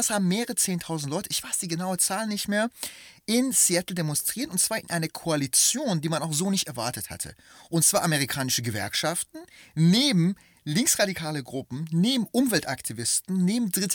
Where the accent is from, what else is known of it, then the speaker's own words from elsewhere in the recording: Cologne, North Rhine-Westphalia, Germany; Ich komme aus Köln